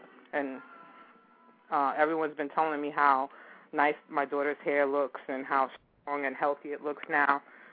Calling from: Brooklyn, New York, United States; Yeah, I'm calling from New York City, Brooklyn, New York.

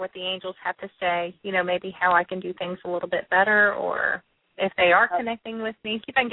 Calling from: Houston, Texas, United States; From Houston.

